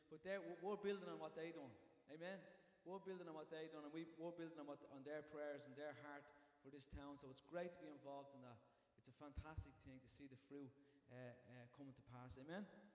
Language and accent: English; Bray, Leinster, Ireland; it's a privilege to come here and see what God is doing in my hometown. You know, God has a calling for Bray.